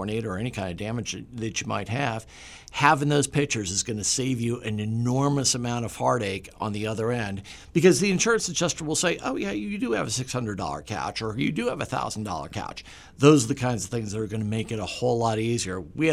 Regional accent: Washington, District of Columbia, United States; All of a sudden, I'm from Washington, D.C. We had tornado warnings all over Washington, D.C. this morning.

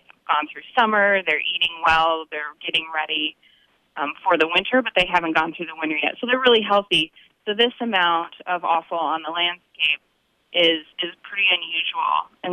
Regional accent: Idaho, United States; I grew up out in Idaho in a hunting family, and my dad puts out a camera at his gut pile as well.

